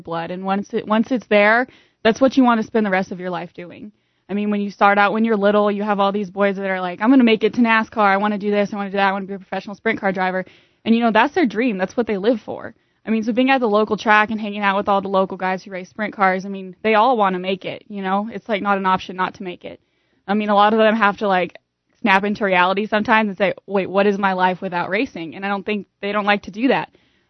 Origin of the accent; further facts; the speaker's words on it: New Mexico, United States; he was from Arizona and I was from New Mexico.